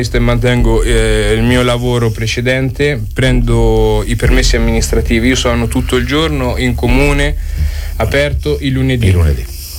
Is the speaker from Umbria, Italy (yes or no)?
yes; Fossato di Vico, Umbria, Italy; io vengo da Fossato di Vico, provincia di Perugia.